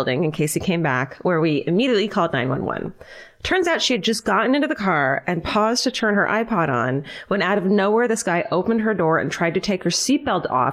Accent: Yarmouth, Massachusetts, United States; So my friend and I grew up on Cape Cod in a town called Yarmouth.

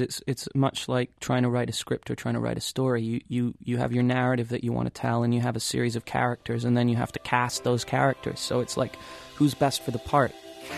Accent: Sheffield, Yorkshire and the Humber, United Kingdom; I'm from Sheffield, and I get very sentimental when I go to the North

